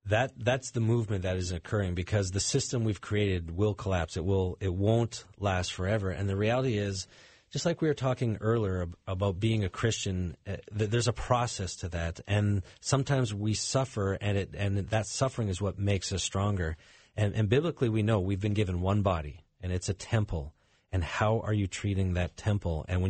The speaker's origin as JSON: {"language": "English", "country": "Canada", "tie": "born or raised there", "lives_now": "United States", "said": "And growing up in Canada"}